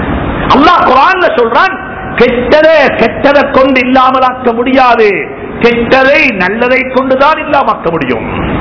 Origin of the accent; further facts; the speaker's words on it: Sri Lanka; இந்த நாட்டுக்கு சொந்தக்காரர்கள் நாங்கள் ஸ்ரீலங்கன்ஸ்